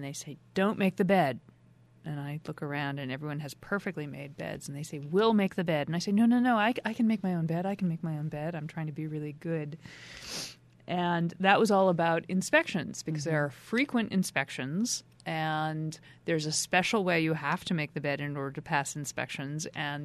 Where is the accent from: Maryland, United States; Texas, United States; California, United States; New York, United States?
New York, United States; I'm a New Yorker